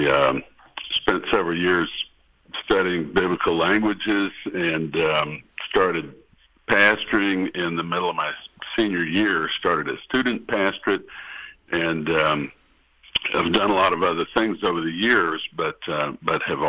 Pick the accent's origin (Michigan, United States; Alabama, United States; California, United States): Alabama, United States; Birmingham; also born or lived in Yuma, Arizona; I was born in Yuma, Arizona, on the Marine base there, but my parents moved to Alabama when I was about two, so I grew up in Alabama.